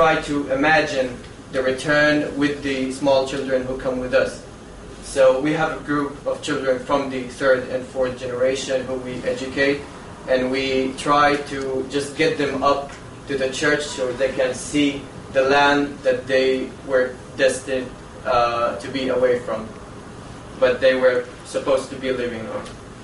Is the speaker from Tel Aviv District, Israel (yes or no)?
no; Haifa, Haifa District, Israel; I was born and raised in Haifa, but I feel that Ikrit is my home